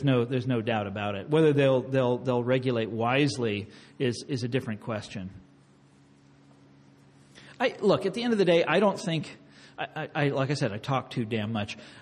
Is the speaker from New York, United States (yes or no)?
no; Kansas City, Missouri, United States; I'm from Kansas City.